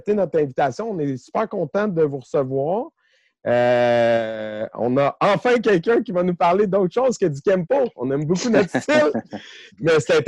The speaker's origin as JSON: {"language": "French", "region": "Quebec", "country": "Canada", "said": "moi, je suis de l'Outaouais."}